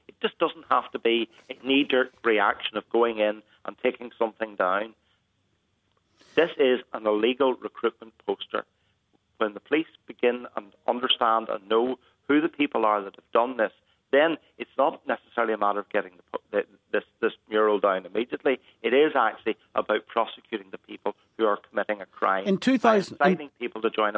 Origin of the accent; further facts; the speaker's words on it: Carrickfergus, Northern Ireland, United Kingdom; I'm born and bred in Carrickfergus. I've been a councillor in Carrickfergus for over 30 years.